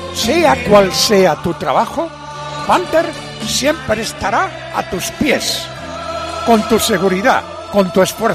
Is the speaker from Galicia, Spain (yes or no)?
yes; Padrón, Galicia, Spain; en la vida de mi pueblo y en mi vida particular y en la tuya también, Paco. Pulpería Real. En Padrón cumple 40 años mañana.